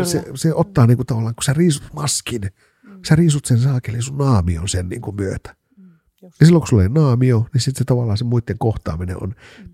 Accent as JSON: {"language": "Finnish", "region": "Kainuu", "country": "Finland", "moved": "yes", "lives_now": "Helsinki, Finland", "said": "mä olin Kainuusta kotoisin niin kuin alun perin. Mä oon 15-16 vuotta sitten muuttanut Helsinkiin"}